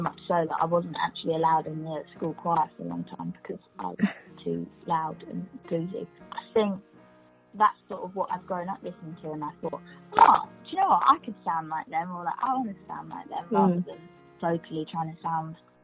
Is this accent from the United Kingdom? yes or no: yes; Brighton, South East England, United Kingdom; moved away as an adult; now in London, United Kingdom; It was kind of inspired by growing up in Brighton